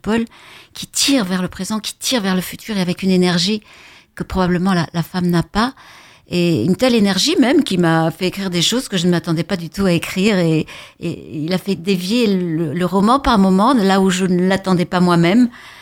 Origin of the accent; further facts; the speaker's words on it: Bordeaux, Nouvelle-Aquitaine, France; Je suis née à Bordeaux, j'ai passé les 20 premières années de ma vie.